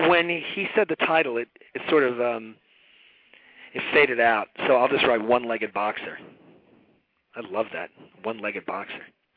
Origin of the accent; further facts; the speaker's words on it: Staten Island, New York, United States; Joan, I'm from Staten Island.